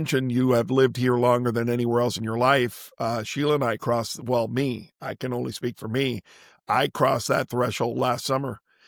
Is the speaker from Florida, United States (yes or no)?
yes; Miami, Florida, United States; I always tell everybody I'm from Miami, but I've been here forever. I'm almost a native